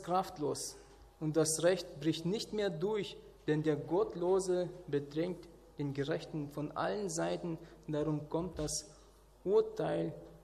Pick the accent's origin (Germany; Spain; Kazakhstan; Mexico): Kazakhstan; Wir als Kinder in Kasachstan im Winter, wir wollten ja immer draußen spielen